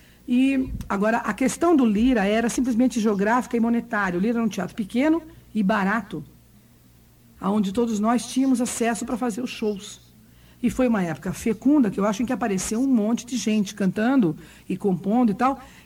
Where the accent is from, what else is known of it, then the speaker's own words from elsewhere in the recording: São Paulo, Brazil; now in Londrina, Brazil; Então eu nasci em São Paulo. E morei em São Paulo um bom tempo e depois eu vim morar em Londrina. A gente morava aqui, meu pai ficava entre Astorga e Londrina e tal. E depois, em 71, eu fui para São Paulo.